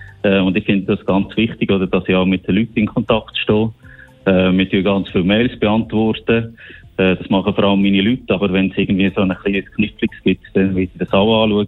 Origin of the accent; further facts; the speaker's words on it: Solothurn, Switzerland; das gehört mir, glaube ich, an meinem Dialekt. Ich sage es eigentlich immer so, ich bin der Solothurner, der mit meiner Familie in Aargau wohnt und jetzt in Zürich arbeitet.